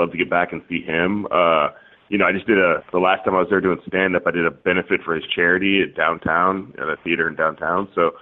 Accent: Palo Alto, California, United States; born there; And also I was born in Palo Alto, but I really didn't grow up out here.

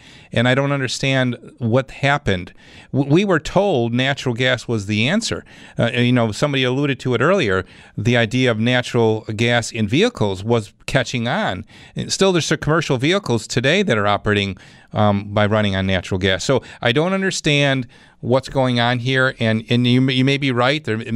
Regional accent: Clarence, New York, United States; And where we left off was Clarence. That's my hometown.

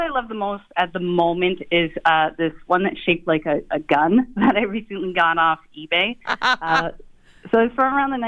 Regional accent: Oshawa, Ontario, Canada; I grew up in Oshawa.

